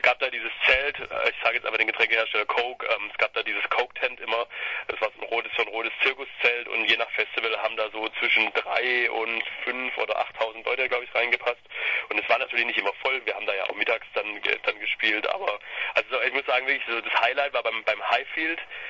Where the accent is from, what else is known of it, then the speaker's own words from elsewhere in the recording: Bad Wimpfen, Baden-Württemberg, Germany; wir kommen tatsächlich ursprünglich aus Bad Wimpfen, das ist die hübsche Stadt neben Neckarsulm. Das ist ein Luftkurort, ein sehr bekannter in Deutschland.